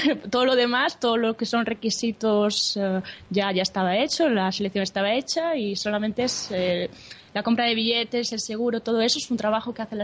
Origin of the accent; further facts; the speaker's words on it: Galicia, Spain; Yo soy gallega